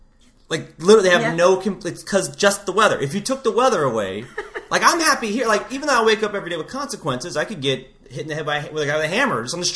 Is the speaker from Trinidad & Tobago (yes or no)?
no; San Diego, California, United States; I'm originally from San Diego, okay?